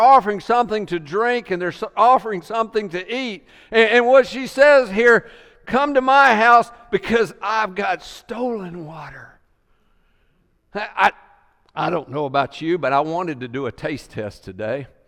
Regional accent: the Carolinas, United States; I grew up in the Carolinas. They had the sweetest water there ever was.

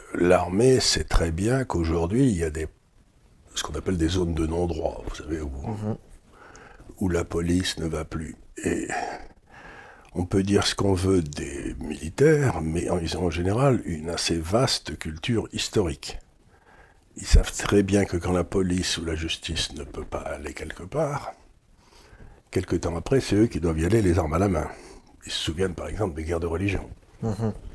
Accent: Aleppo, Aleppo Governorate, Syria; born there; Moi, quand je suis né à Alep, dans les années 40, la moitié de la ville était chrétienne, le quart était juive

